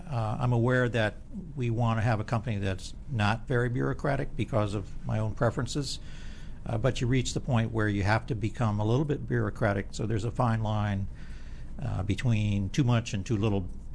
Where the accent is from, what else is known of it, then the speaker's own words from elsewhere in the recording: Dalton, Georgia, United States; Originally, I grew up in North Georgia, a small town called Dalton.